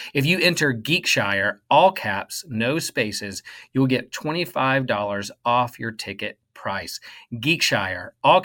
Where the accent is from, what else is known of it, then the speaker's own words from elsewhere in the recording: Chapel Hill, North Carolina, United States; We are a part of Theology Beer Camp in Chapel Hill, North Carolina, at my home church in my hometown.